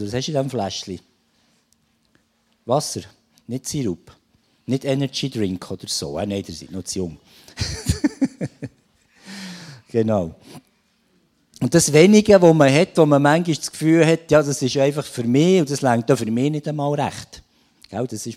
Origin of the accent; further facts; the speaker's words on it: Walkringen, Bern, Switzerland; ich bin in der Stadt Bern aufgewachsen. In einer Dreizimmer-Blockwohnung. Irgendwann ist die etwas eng geworden, bis 5-jährig. Ja, und dann sind wir auf das Land gezügelt, auf Walkringen, haben dort ein ehemaliges Bauernhaus kaufen